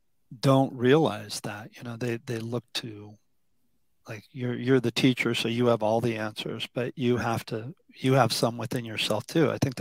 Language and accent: English; Denver, Colorado, United States; I'm from the Denver area too. That's where I grew up.